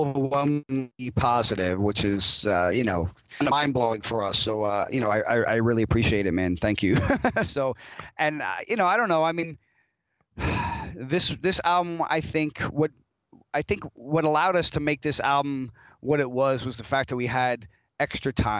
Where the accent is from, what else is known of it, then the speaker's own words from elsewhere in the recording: Yonkers, New York, United States; now in Rochester, United States; Yeah, actually, I'm upstate now, but I'm originally from Yonkers, which is about 15 minutes from Manhattan.